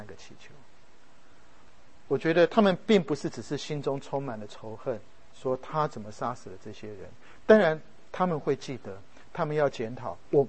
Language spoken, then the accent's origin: Chinese; Taiwan; now in United States; 我是从台湾来